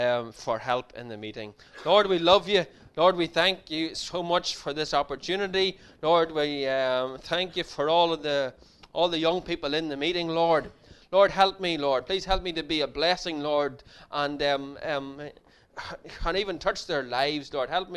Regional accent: Markethill, Northern Ireland, United Kingdom; Well, I grew up in the Free Presbyterian Church. I grew up in Market Hill, outside of Armagh. And that was where I grew up

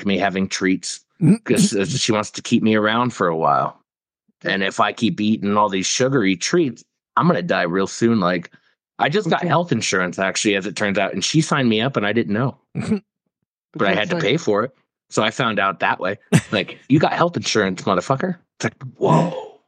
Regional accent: Ireland; Thank you, Irish. Being Irish, I got nobody else to blame. I just happen to be one of the Irish with their name spelled correctly.

